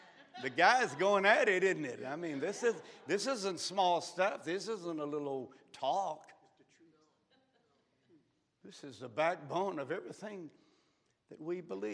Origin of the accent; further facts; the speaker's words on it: Texas, United States; I'm kind of from Texas.